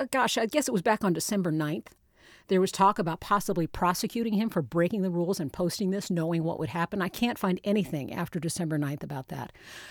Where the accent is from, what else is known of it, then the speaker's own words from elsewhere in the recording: Notre Dame, Indiana, United States; I am no fan of Notre Dame. I grew up around Notre Dame.